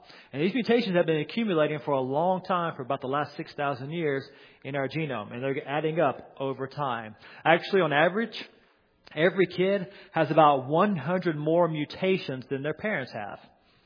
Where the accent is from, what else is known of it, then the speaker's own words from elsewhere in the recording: North Carolina, United States; First of all, I'm from North Carolina originally.